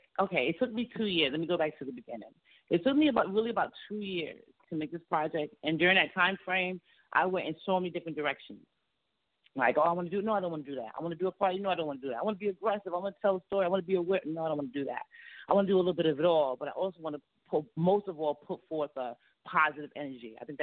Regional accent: Bronx, New York, United States; But I'm from the Bronx, you know, born and raised.

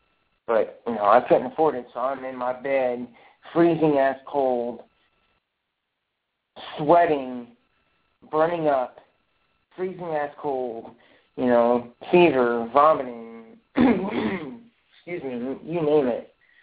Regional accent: United States; That's why I live in America. That's why I'm an American.

